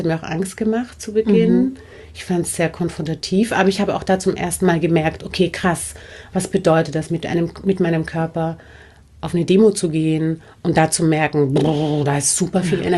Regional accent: Vienna, Austria; Also ich bin in Wien aufgewachsen und relativ isoliert aufgewachsen.

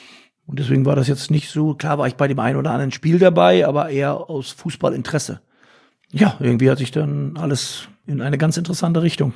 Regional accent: Rostock, Mecklenburg-Vorpommern, Germany; born there; Als gebürtiger Rostocker, nie bei Hansa Rostock gespielt, im Nachwuchs höchstens gegen

